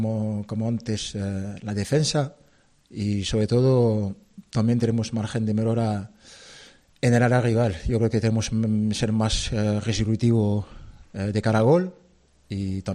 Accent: France; dar positivo el lunes 20 en mi pueblo, en Francia, donde ahí tuve una semana confinado en la habitación de 8 metros cuadrados, en la habitación de la casa de mi madre.

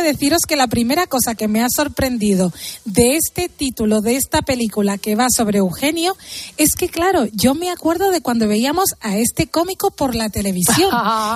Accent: Equatorial Guinea; ella es guineana de familia, yo soy guineana de origen, pero todos somos españoles. Esto lo tenemos que decir porque tenemos esta doble nacionalidad y a mucha honra

